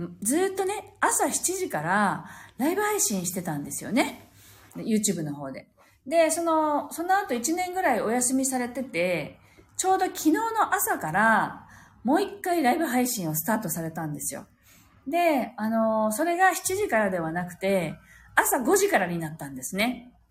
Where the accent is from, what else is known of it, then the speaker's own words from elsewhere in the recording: Okinawa, Japan; まあ私はここで生まれ育ったので他府県のことは分からなかったんですけれども、